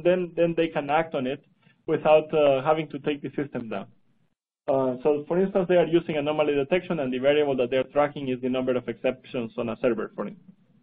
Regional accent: Guatemala; when I was a kid, and I am originally from Guatemala

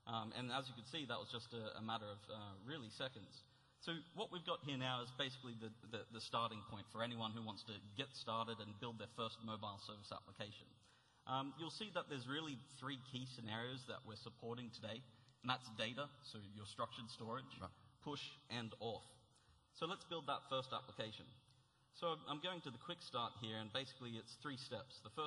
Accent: Australia; Well, thanks for having me back in my hometown of Australia.

